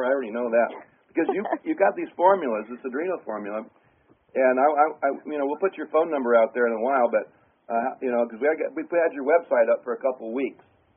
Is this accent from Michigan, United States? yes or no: yes; Ann Arbor, Michigan, United States; I'm from Michigan. I remember that.